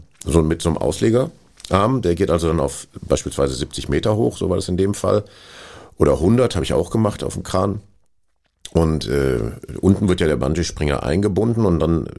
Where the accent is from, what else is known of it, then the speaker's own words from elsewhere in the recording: Essen, North Rhine-Westphalia, Germany; Das Asbachtal, das ist ein Bach am Rande von Essen, wo ich groß geworden bin.